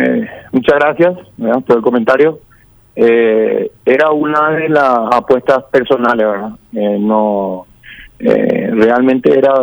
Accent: Paraguay; como arqueros paraguayos

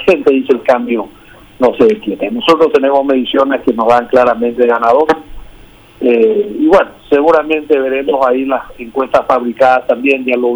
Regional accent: Paraguay; y sobre todo como somos nosotros, los paraguayos y las paraguayas.

